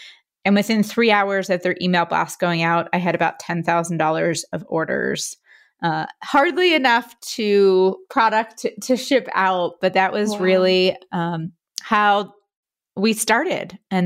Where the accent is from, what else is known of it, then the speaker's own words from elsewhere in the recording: Philadelphia, Pennsylvania, United States; I'm from Philadelphia, and it was hard to find a commercial kitchen in New York.